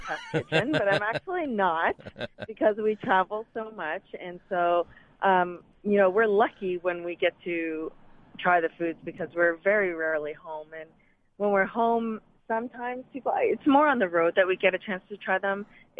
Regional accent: Canada; I did celebrate Canada Day this week, too, because I'm Canadian.

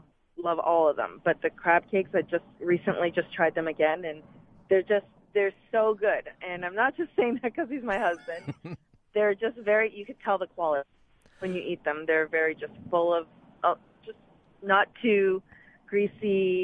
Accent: Canada; I did celebrate Canada Day this week, too, because I'm Canadian.

